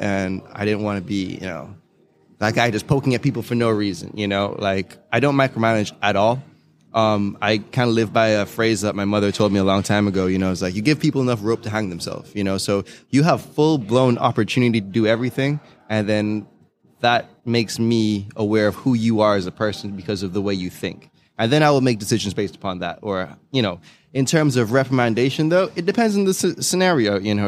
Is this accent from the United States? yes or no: no; Antigua & Barbuda; So I'm from Antigua, and the majority of the hotels and resorts that are in the island are run by like European or English chefs.